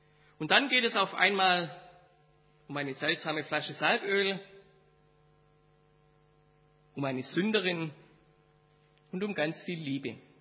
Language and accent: German; Baden-Württemberg, Germany; now in Hesse, Germany; Mir als Schwabe fällt es hier in Hessen ganz schön schwer, Gottesdienst zu feiern, weil das anders ist und ich es am liebsten so hätte wie zu Hause.